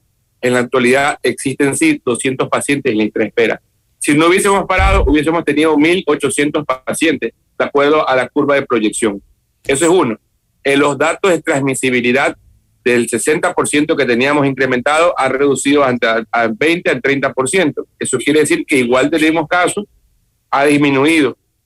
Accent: Ecuador; en nuestra raza, que somos ecuatorianos

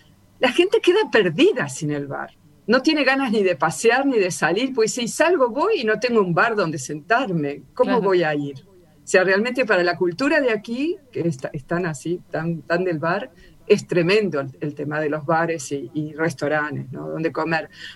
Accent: Uruguay; no solo para mí que soy uruguaya, para todo el mundo es nuevo.

